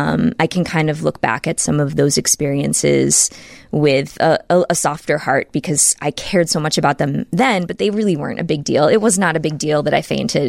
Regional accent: Ohio, United States; I grew up in Northeast Ohio.

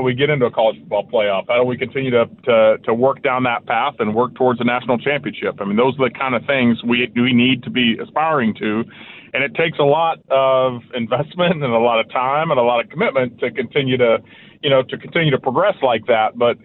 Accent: Manhattan, Kansas, United States; because I grew up there in Manhattan and going to ball games.

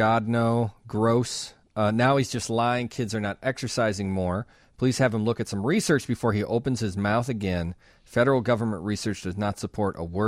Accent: Chicago, Illinois, United States

